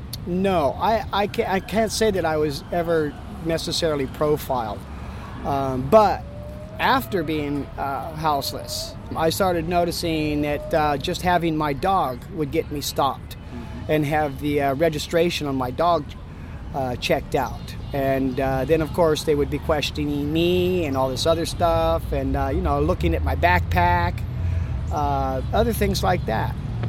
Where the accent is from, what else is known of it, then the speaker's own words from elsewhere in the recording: Portland, Oregon, United States; I'm from here, Portland.